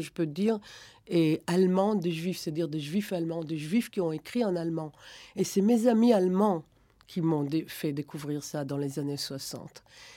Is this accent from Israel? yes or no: yes; Israel; first language German; French is a second language; now in France; Et si on va plus loin, ma première langue, la langue que mes parents m'ont parlé, c'était l'allemand en Israël.